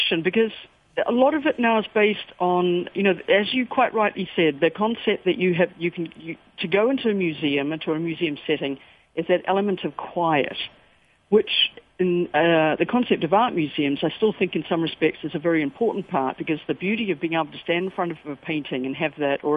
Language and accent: English; New Zealand; a lot of my background growing up in New Zealand has been living on the water